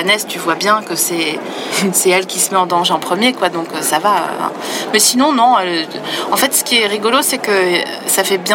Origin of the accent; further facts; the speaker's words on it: Grand Est, France; comme je viens des Vosges, une partie de ma famille sont des paysans.